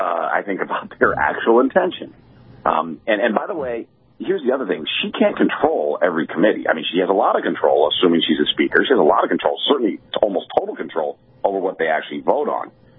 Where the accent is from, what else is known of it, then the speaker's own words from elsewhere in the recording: Chicago, Illinois, United States; places, I'm from Chicago, in suburban Chicago